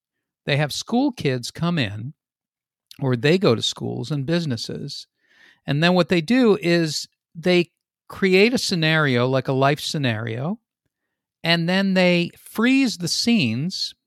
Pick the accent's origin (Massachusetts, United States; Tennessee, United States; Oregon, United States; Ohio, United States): Massachusetts, United States; Boston; It's in Boston. I come from Boston. Where was this when I was growing up?